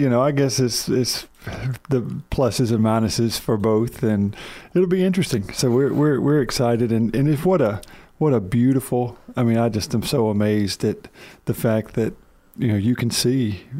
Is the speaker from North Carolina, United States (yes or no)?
no; Alabama, United States; Well, you know, I'm from Alabama. Everything that's fried is healthy.